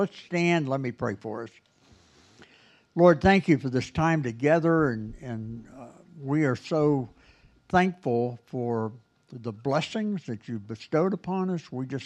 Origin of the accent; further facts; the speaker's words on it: New York, United States; I've been in Alabama for a week. I had to come home so I could talk like I'm from New York.